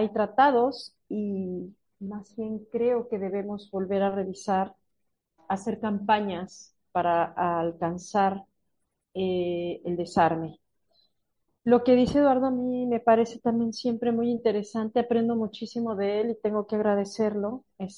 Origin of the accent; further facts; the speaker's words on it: Mexico; sobre todo porque soy mexicana y lo sé